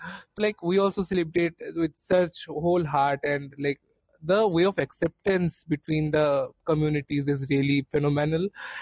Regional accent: Tripura, India; and I'm from Tripura.

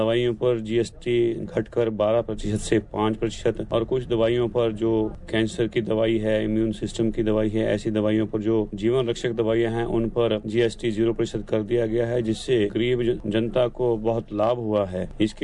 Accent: Kullu, Himachal Pradesh, India; कुल्लू का रहने वाला हूं।

